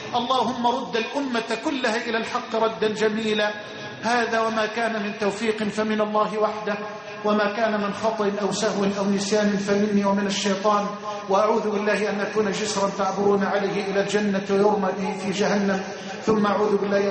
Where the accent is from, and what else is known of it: Egypt